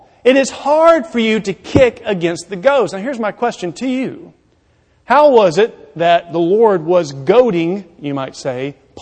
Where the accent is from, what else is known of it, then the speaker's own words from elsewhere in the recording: Alabama, United States; Now, again, I am from Alabama. I am from small town Alabama.